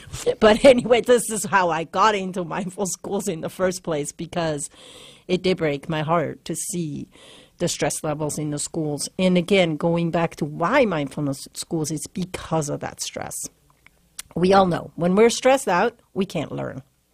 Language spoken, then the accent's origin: English; Switzerland; English is a second language; now in United States; You know, again, I grew up in Switzerland, and my dad is a teacher, and I grew up with teachers around me